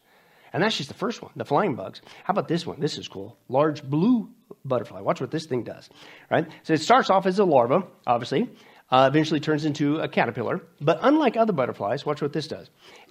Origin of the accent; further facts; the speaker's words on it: Midwest, United States; I grew up in the Midwest, took them for granted.